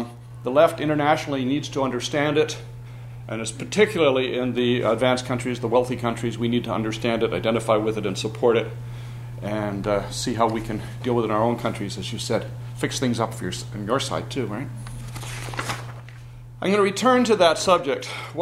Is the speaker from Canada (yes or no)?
yes; Vancouver, British Columbia, Canada; I don't get to Vancouver nearly often enough. This is my hometown. And I have lots of relatives here